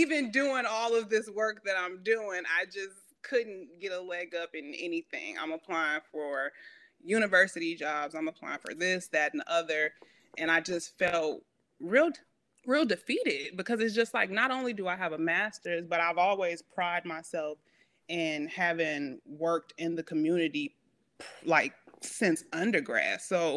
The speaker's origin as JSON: {"language": "English", "town": "Chicago", "region": "Illinois", "country": "United States", "said": "I'm from Englewood, Chicago. So most of the work that I've done in my healthcare career being in Chicago has been in that neighborhood."}